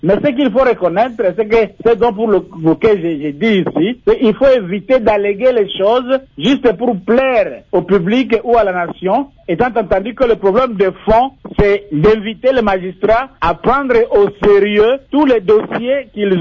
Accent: DR Congo; ici chez nous en RDC

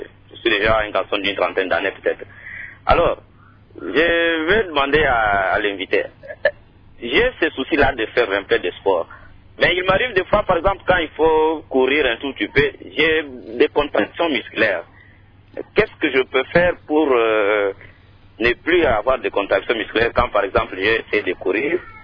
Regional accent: Kananga, Kasaï-Central, DR Congo; comme ici chez nous à Kananga

